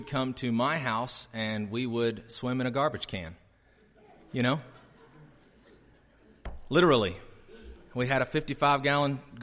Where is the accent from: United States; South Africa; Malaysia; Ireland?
United States; Huntsville, Alabama; I grew up mostly in Huntsville, Alabama, around that area.